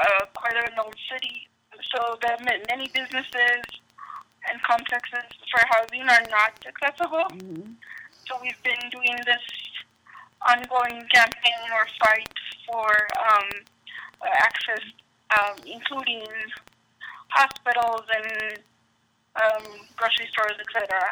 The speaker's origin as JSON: {"language": "English", "town": "El Paso", "region": "Texas", "country": "United States", "tie": "born or raised there", "also_born_or_lived": "Mexico", "said": "So, I am originally from El Paso, Texas. Part of my life, I grew up in Texas. Part of it, I grew up in Mexico. My mother is from Mexico. My father was from New York."}